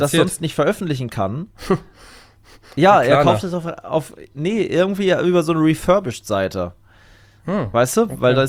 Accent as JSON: {"language": "German", "region": "Lower Saxony", "country": "Germany", "tie": "born or raised there", "said": "in meiner alten Heimat im Wendland."}